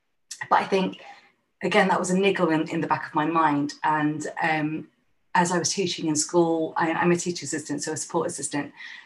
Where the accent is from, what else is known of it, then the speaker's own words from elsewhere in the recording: London, United Kingdom; being a Londoner at that time